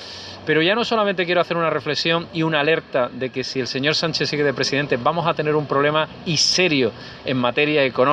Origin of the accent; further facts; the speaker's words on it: Spain; Como español a mí no me gusta, no puedo consentir que perdamos la dignidad de todo un país